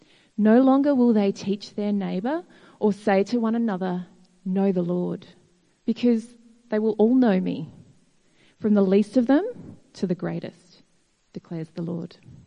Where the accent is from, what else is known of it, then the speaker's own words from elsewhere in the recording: Campbelltown, New South Wales, Australia; I'm from Campbelltown, and it's so wonderful, so encouraging to see us all here together.